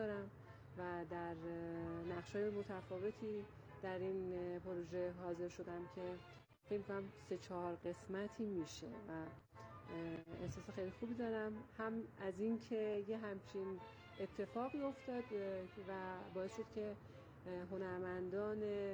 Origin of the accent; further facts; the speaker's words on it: Abadan, Khuzestan, Iran; من از آبادان اومدم